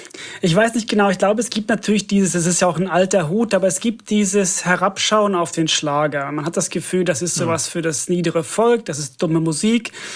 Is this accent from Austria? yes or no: no; Finland; ich komme ja aus Finnland